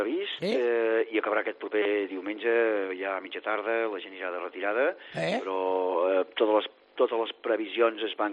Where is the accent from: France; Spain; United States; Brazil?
Spain; Girona, Catalonia; com a gironins i empresaris, o com a empresaris gironins, com li vulguis dir, ens tornem a aixecar